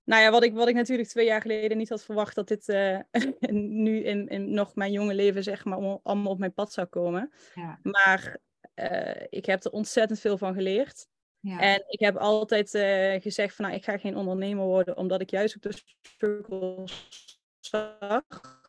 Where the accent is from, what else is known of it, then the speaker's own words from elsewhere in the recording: Limburg, Netherlands; En ik kom uit Limburg. Dat zal je misschien horen aan mijn accent.